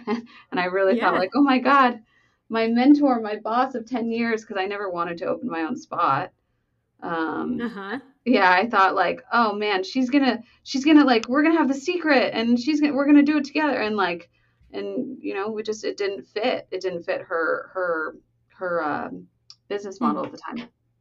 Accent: Los Angeles, California, United States; And then when I was, and I'm from Los Angeles.

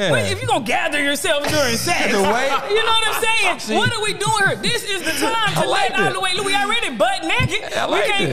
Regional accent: Dallas, Texas, United States; Never. My parents are from there. They got married. They moved to Dallas before they had, kids.

